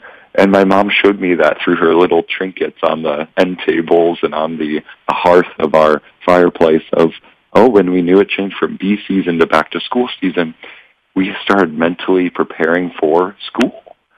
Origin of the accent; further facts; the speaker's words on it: Wisconsin, United States; And I'm from Wisconsin, so we have all four seasons.